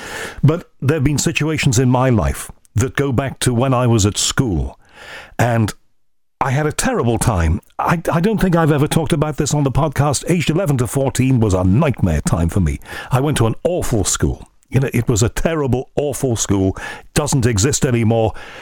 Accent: Liverpool, North West England, United Kingdom; You know, I was born and brought up in Liverpool. I was lucky to be and gifted to have been brought up in Liverpool, a wonderful multicultural, free-thinking city that is a creative dynamo.

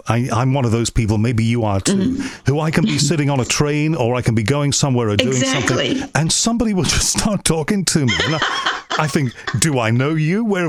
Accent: Liverpool, North West England, United Kingdom; I love New York because I think it's very much like my home city. I'm from Liverpool, right? And Liverpool's a port city, even looks a bit like New York.

